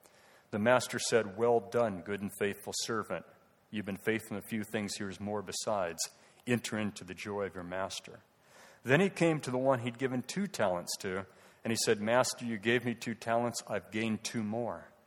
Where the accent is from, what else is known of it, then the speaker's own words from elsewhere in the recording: San Diego, California, United States; I grew up in San Diego, and my mother's father, he was from Italy.